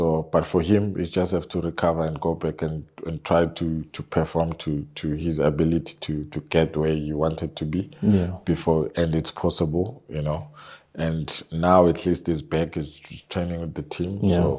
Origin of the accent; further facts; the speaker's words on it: South Africa; But it helped us as South African, the national team as well, to do well, you know.